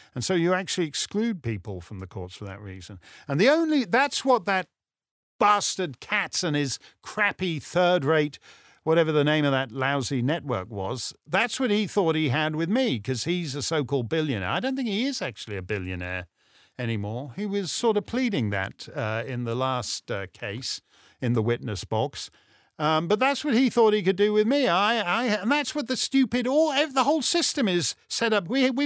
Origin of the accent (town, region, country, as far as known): Canada